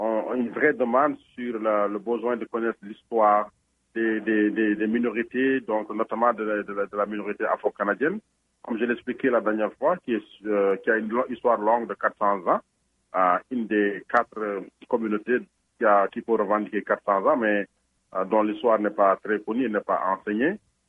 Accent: Senegal; moved away as an adult; je suis originaire du Sénégal. C'est là où j'ai commencé mes études élémentaires, secondaires, mais même mes deux, trois premières années d'université. Ensuite, je suis allé faire mes études en France.

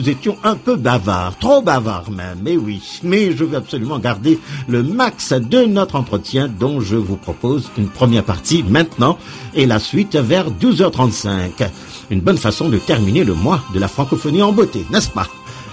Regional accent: Canada; C'est un mois qui a démarré ici, chez nous, au Canada

